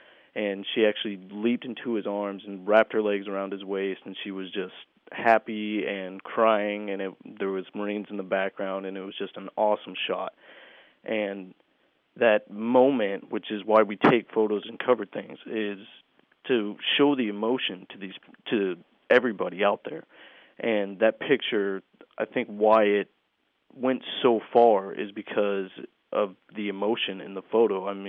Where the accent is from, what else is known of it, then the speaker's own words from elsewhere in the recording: Nikiski, Alaska, United States; I'm from Nikiski, Alaska, and it's a very small town, and the nearest recruiting station was about a 30 to 40 minute drive away.